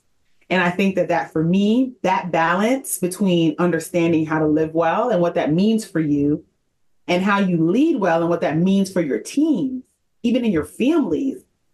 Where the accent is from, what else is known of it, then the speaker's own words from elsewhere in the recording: New York City, New York, United States; now in Atlanta, United States; And so I am moved from New York City, where I'm from, born and raised, to Atlanta.